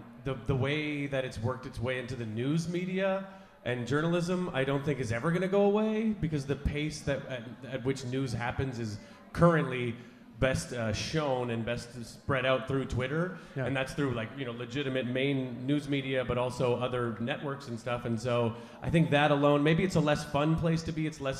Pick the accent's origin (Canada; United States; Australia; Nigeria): Canada; And so the smug thing of being Canadian is like pretty easily punctured and burst